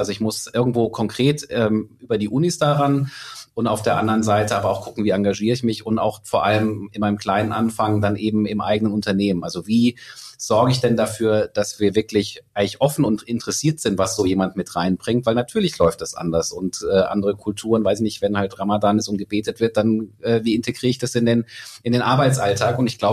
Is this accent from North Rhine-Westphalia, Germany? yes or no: no; Heidelberg, Baden-Württemberg, Germany; now in Frankfurt, Germany; Also ich bin Wahl-Frankfurter, ich bin Heidelberger, aber bin hier jetzt lang genug.